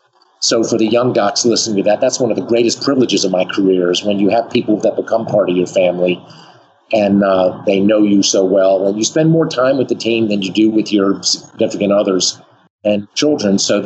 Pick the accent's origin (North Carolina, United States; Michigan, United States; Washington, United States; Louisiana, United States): North Carolina, United States; Greensboro; born there; I was born in Greensboro, went to the University of North Carolina, Chapel Hill. I am a Tar Heel